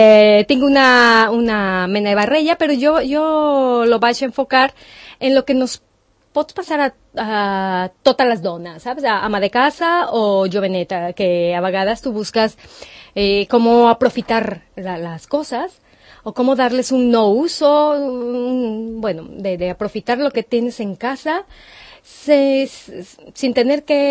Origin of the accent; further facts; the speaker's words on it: Mexico; Catalan is a second language; moved away as an adult; now in Spain; Jo soc de Mèxic.